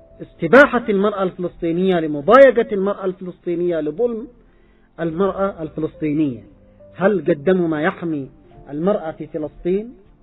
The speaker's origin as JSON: {"language": "Arabic", "country": "Yemen", "said": "المرأة عندنا في اليمن ألم تقتل بالقنابل الأمريكية والقنابل البريطانية"}